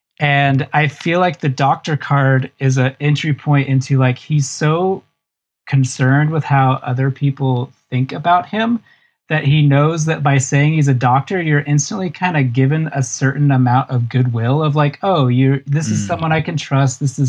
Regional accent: Boise, Idaho, United States; so I grew up in Boise, Idaho, which we have a independent film theater.

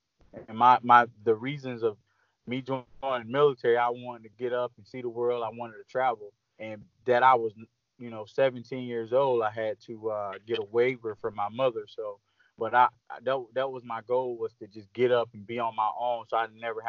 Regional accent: Clinton, South Carolina, United States; also born or lived in Greenville / Cross Hill; So I'm from a little small city in South Carolina. It's called Clinton, South Carolina. So I grew up most in Clinton, born in Greenville, and then so Clinton and then Cross Hill.

